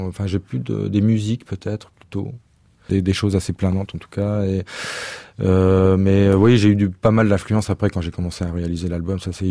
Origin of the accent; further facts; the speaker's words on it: Hauts-de-France, France; now in Paris, France; Je suis du Nord de la France, je suis du Pas-de-Calais, ouais. Mais bon, ça fait 20 ans que j'habite Paris maintenant, je me considère comme parisien quand même.